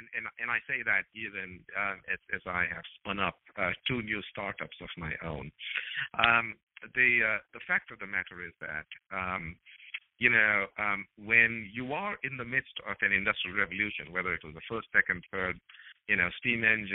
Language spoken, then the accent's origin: English; Cincinnati, Ohio, United States; we had a book signing event in my hometown in Cincinnati 2 days ago